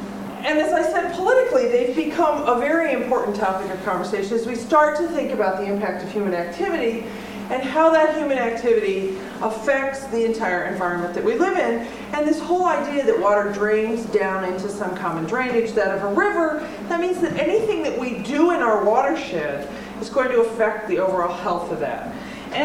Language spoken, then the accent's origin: English; Lexington, Massachusetts, United States; So I grew up in Lexington. The problem is I grew up in this part of Lexington.